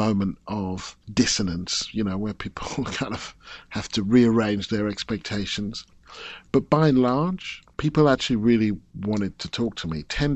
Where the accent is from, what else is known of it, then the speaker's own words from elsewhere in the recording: United Kingdom; I come from Britain